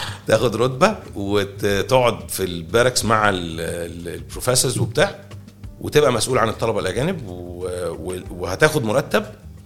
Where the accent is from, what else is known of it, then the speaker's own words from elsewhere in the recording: Egypt; فانا اللي هو داخل برضو احنا مصريين